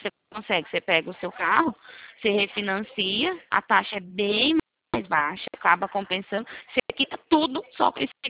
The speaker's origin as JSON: {"language": "Portuguese", "town": "Araras", "region": "São Paulo", "country": "Brazil", "said": "É, eu sou de Arara também."}